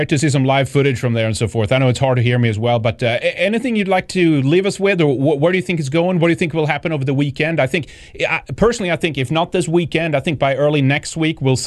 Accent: Sweden; I'm from Sweden

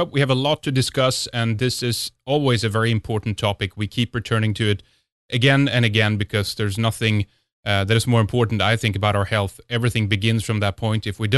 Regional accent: Sweden; from Sweden.

